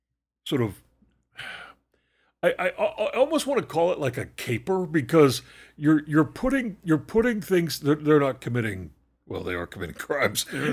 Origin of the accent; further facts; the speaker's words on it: United States; Because that's how it's spelled, and I'm an American.